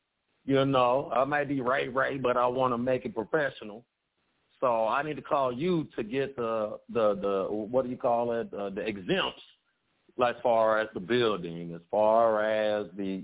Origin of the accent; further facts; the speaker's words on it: Dallas, Texas, United States; Yeah, I'm from Dallas, too. I'm in Dallas right now.